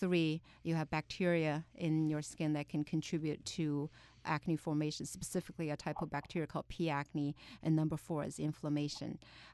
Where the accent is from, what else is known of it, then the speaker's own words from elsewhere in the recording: China; You know, I grew up in China, and it certainly took me a long time to learn these terms.